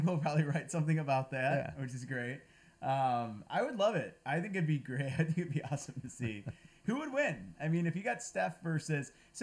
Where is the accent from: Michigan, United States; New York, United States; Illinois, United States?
Michigan, United States; Detroit; we won't do too much homerism on this podcast or on our website, but we are from Detroit